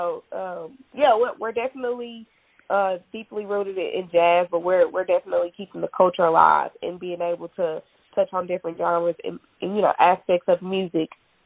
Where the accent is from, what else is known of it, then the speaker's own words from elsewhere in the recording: Kansas City, Missouri, United States; I'm super proud to say I'm from Kansas City.